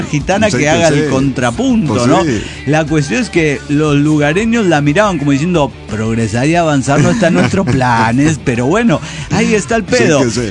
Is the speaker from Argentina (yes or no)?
yes; Diamante, Entre Ríos, Argentina; Estamos en Diamante, sí que sí. Mesopotamia, Argentina